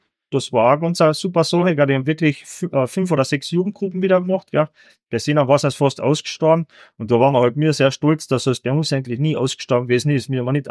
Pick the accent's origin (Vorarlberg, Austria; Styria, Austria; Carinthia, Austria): Carinthia, Austria; Ich bin auch Kärntner, ich bin gerne Kärntner, bin gerne Österreicher.